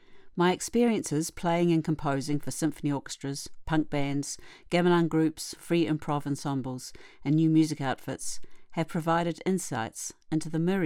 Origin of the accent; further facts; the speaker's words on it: New Zealand; now in Netherlands; I was born and bred in Aotearoa, New Zealand, but have been based in the Netherlands since the late 80s.